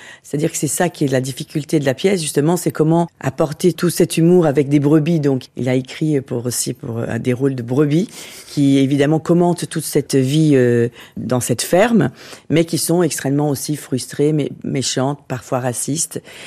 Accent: Brazil; now in France; je vis plus au Brésil depuis très longtemps, j'ai quand même beaucoup de famille, j'y vais dès que je peux, mais je suis une Brésilienne en France quand même. Voilà, j'ai une éducation brésilienne. Avec une culture française.

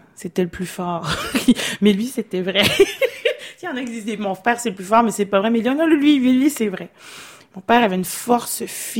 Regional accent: Dolbeau, Quebec, Canada; born there; Alors, je suis née à Dolbeau.

